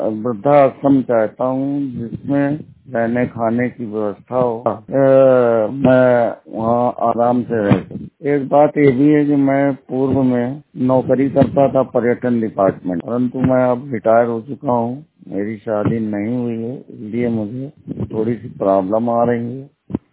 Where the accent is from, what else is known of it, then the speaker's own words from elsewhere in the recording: Kanpur, Uttar Pradesh, India; मैं कानपुर का निवासी हूँ, जिला कानपुर शहर का निवासी हूँ।